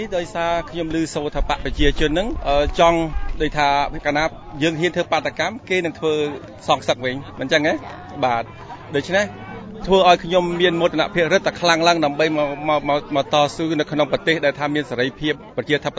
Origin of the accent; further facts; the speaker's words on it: Ottawa, Ontario, Canada; ខ្ញុំក៏មកពីកាណាដាដែរខ្ញុំមកពី Ontario Ottawa កាណាដា